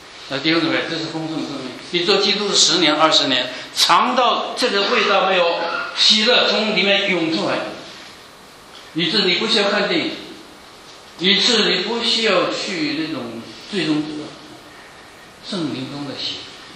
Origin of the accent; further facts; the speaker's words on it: China; 因此平安值千金，这是我们中国人寻求的，过年是写平安，对不对？